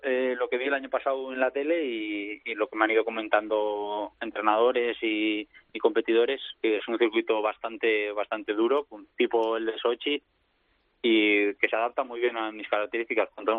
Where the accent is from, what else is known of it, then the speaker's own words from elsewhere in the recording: Tolosa, Basque Country, Spain; born there; now in Val d'Aran, Spain; al final me trasladé porque aquí yo donde nací en Tolosa no tengo la nieve y me acerqué para estar más cerca de la nieve